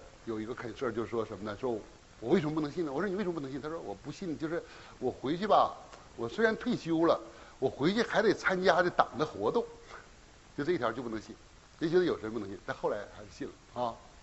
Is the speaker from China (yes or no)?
yes; China; 特别是我们从大陆来的人，因为受的那种教育就那样